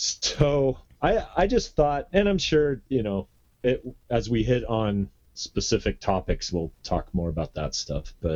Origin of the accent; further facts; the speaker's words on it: Yelm, Washington, United States; also born or lived in California; I was born in California. We moved up here when I was like 3. And we moved directly to Yelm. So all my experience was Yelm centered